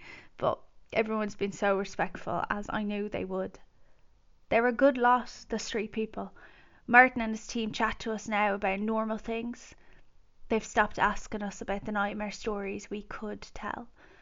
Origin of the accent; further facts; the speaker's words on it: Wicklow, Leinster, Ireland; now in London, United Kingdom; I was born and raised in Wicklow, and now I live in London.